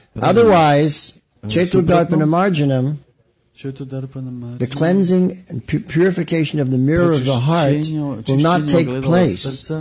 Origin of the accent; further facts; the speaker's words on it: England, United Kingdom; born there; also born or lived in Canada; I am not American, okay? I was born in England. And educated in Canada.